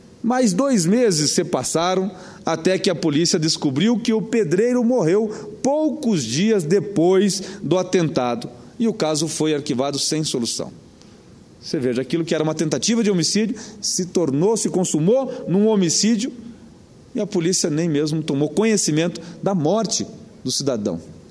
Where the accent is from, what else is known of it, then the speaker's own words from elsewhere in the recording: Santa Catarina, Brazil; Santa Catarina é minha terra natal … nascido e criado naquela região, veio nos anos 50 para o Paraná.